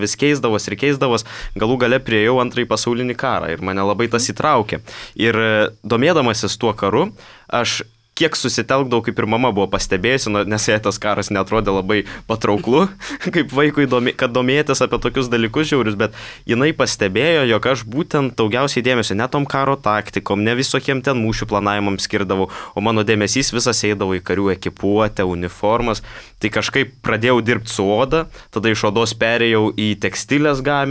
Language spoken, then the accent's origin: Lithuanian; Mažeikiai, Telšiai County, Lithuania; pradėjau lankyti savo modelistų būrelį savo gimtajame mieste Mažeikiuose